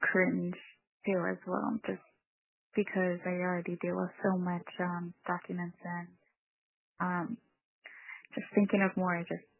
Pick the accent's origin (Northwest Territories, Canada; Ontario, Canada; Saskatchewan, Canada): Northwest Territories, Canada; Behchoko; I am from Beshaco, NWT.